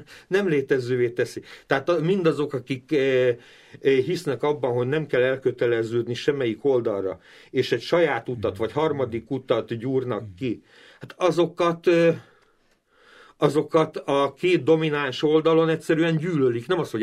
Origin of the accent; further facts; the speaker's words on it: Slovakia; Tehát az anyanyelven persze, hogy magyar, meg a nemzetiségem magyar. De én, mivel Csehszlovákiában nőttem föl, én pont annyira otthon vagyok mai napig a szlovák és a cseh kultúrában is, mint a magyarban. Tehát én szlovákul csehül mai napig olvasok.